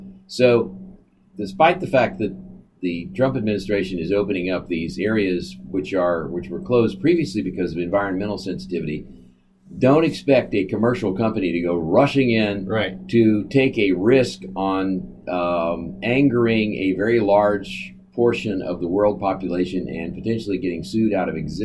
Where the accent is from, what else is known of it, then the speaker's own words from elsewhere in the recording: Oklahoma, United States; I'm from Oklahoma, and I saw lots of places where there are massive oil spills